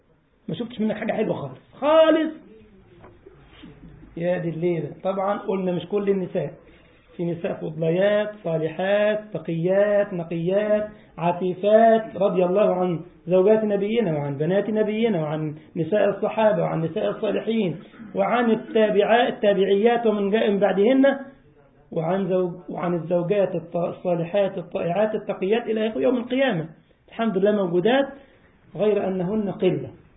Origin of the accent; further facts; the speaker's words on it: Egypt; وانت عارف المثل اللي عندنا في مصر